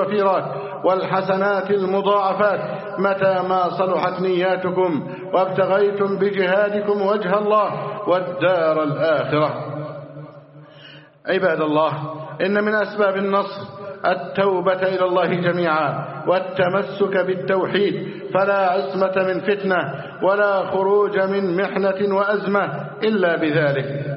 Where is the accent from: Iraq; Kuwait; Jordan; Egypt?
Egypt; اللهم احفظ بلدنا مصر أمنا أمانا